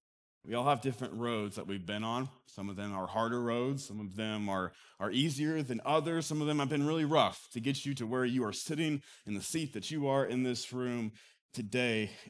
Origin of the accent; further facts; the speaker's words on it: United States; accent: Southern; I love being in the North. I love being a Northerner. And now I talk with a Southern accent.